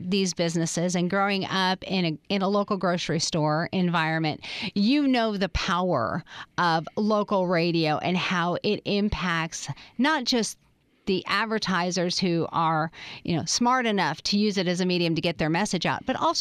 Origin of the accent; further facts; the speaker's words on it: Seattle, Washington, United States; I'm from Seattle originally